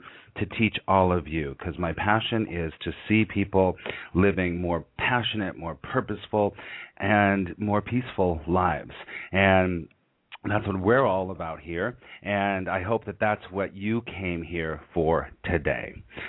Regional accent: Los Angeles, California, United States; because I grew up in Los Angeles and I've spent a month here.

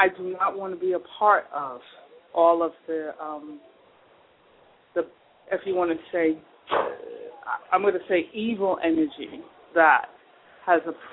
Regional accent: Barbados; I'm from Barbados.

